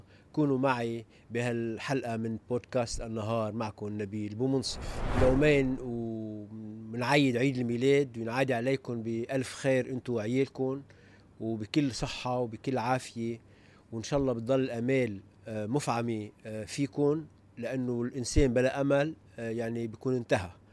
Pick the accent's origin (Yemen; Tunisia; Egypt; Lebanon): Lebanon; نحن كلبنانيين ضحايا، كمودعين مش معنيين على الاطلاق